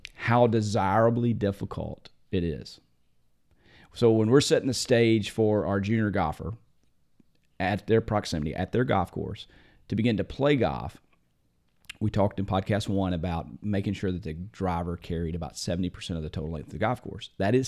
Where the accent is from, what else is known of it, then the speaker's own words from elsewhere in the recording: Indiana, United States; I grew up in Indiana.